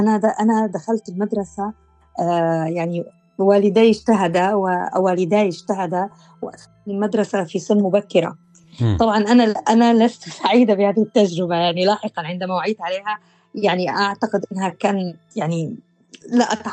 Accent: Abha, Asir, Saudi Arabia; also born or lived in Jeddah / Khobar; أنا ولدت في مدينة أبها في السعودية، ونشأت يعني طول عمري في السعودية، ودراستي كانت كلها في السعودية حتى دراستي الجامعية، درست في جامعة الملك عبد العزيز في جدة، وثم يعني أيضا عملت في السعودية فترة، واستقريت في مدينة الخبر

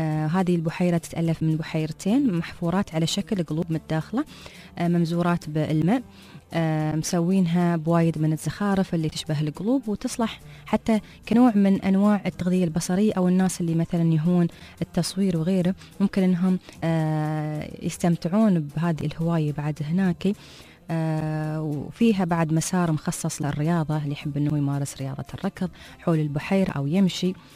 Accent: Dubai, United Arab Emirates; عندنا في دبي

